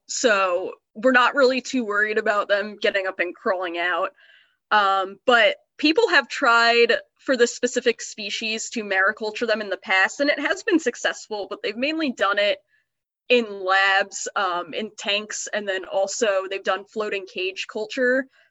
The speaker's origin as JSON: {"language": "English", "region": "New Jersey", "country": "United States", "tie": "born or raised there", "said": "because all my knowledge, of course, growing up in New Jersey is all temperate."}